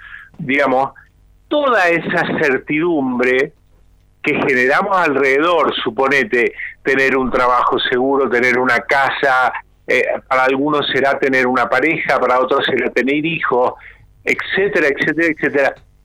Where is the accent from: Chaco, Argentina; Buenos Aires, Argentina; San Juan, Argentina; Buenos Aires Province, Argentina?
San Juan, Argentina; now in San Luis, Argentina; Estoy hablando, estamos en San Luis, ¿ok? Yo hace muchos años que vivo acá, pero vengo de San Juan